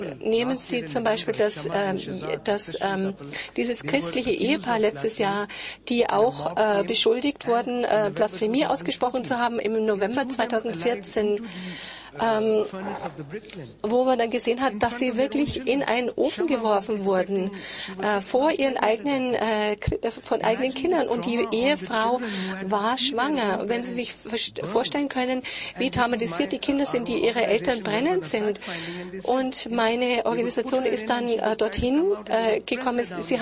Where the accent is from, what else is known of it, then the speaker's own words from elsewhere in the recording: Nigeria; Die Situation, die geschildert wurde, ist nicht anders bei uns in Nigeria. Alle Gegenden, wo wir Muslime haben, da ist das ganz stark da.